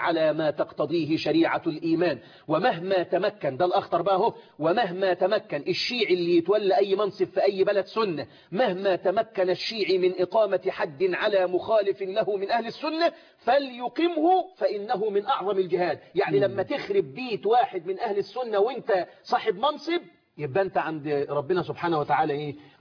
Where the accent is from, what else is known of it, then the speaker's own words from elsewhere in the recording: Egypt; ده اقل واحد عندنا في مصر قاعد على مصطبه